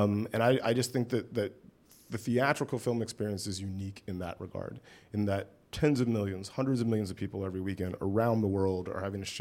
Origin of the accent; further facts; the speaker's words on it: Georgia, United States; I mean, I grew up in West Central Georgia. There wasn't really a direct route from where I grew up to Hollywood.